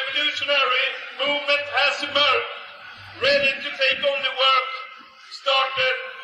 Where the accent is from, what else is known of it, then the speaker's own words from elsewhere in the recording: Sweden; English is a second language; I'm from Sweden and I represent the Nordic Resistance Movement. In addition to my Swedish blood, there is also Norwegian and German blood